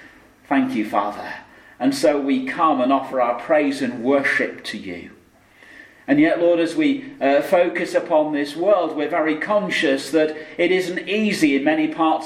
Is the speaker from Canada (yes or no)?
no; United Kingdom; Sorry, we're British. Shake hands, yes?